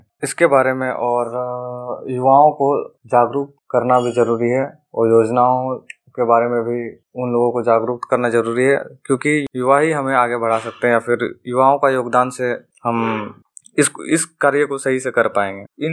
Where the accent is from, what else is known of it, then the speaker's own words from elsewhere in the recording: Pakuria, Jharkhand, India; लखी पोखर पंचायत बासित कुंडी प्रखंड पाकुड़िया का रहने वाला हूँ।